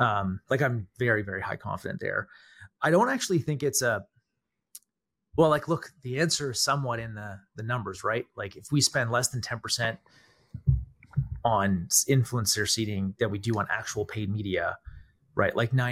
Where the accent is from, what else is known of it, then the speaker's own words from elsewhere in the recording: Canada; I'm Canadian.